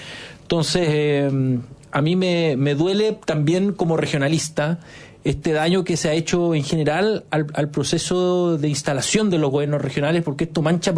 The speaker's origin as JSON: {"language": "Spanish", "region": "Biobío", "country": "Chile", "said": "Yo vengo de Biobío, que es una región donde también hubo un escándalo brutal."}